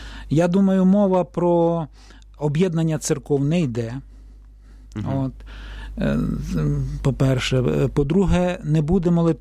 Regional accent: Kurenivka, Vinnytsia Oblast, Ukraine; Власне, я з Куренівки родом

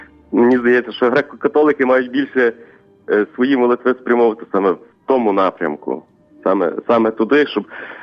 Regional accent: Lviv Oblast, Ukraine; я з Львівщини, я греко-католик.

